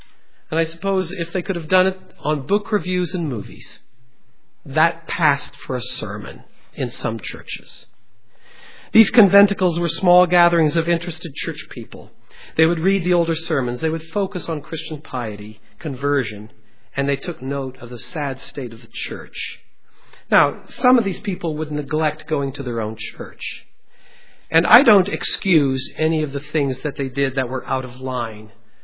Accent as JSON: {"language": "English", "town": "Pella", "region": "Iowa", "country": "United States", "tie": "born or raised there", "also_born_or_lived": "South Africa", "said": "Many of them fled to the Netherlands, which is why in my hometown of Pella, you have people who are Reformed, but their last name is French. I lived in South Africa for 2 years."}